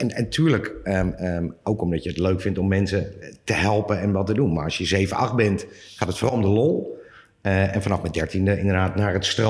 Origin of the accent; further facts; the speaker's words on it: Heemstede, North Holland, Netherlands; Op dat moment woonde ik in Heemstede. Ik ben geboren en getogen in Heemstede, maar mijn hele familie komt uit Zandvoort.